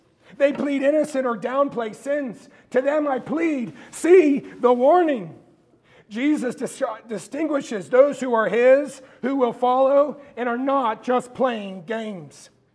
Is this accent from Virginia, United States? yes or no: yes; Bedford, Virginia, United States; Again, I grew up in Bedford, Virginia, and I worked in a factory for many years.